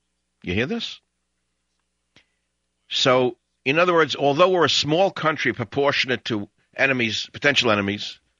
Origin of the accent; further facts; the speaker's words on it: Chicago, Illinois, United States; In Chicago, my hometown. It's Obama's hometown.